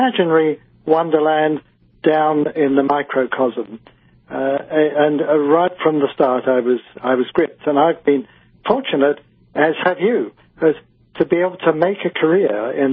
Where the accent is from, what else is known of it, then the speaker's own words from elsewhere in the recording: London, United Kingdom; I grew up in London, and in those days you could actually see the sky.